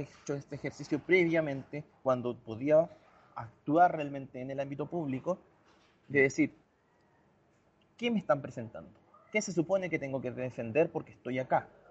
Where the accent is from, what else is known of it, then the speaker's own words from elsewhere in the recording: Chile; Yo estudié en la Universidad de Chile, que es la universidad estatal y pública por excelencia en mi país